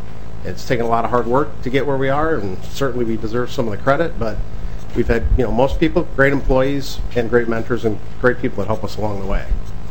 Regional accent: Michigan, United States; moved away as an adult; now in Minnesota, United States; I moved to Minnesota in 1993 from Michigan because of opportunity for work.

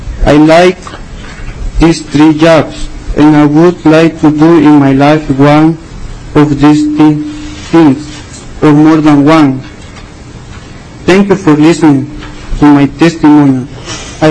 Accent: Guatemala; now in Minneapolis, United States; I am from Guatemala. When I was in my country, I dedicated myself to working with my father in the harvest from Monday to Saturday.

